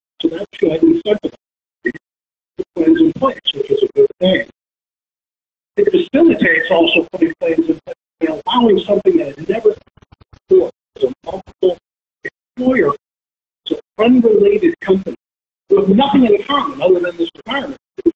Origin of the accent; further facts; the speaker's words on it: Connecticut, United States; Number nine, pays homage to my hometown, the insurance capital of the world, Connecticut.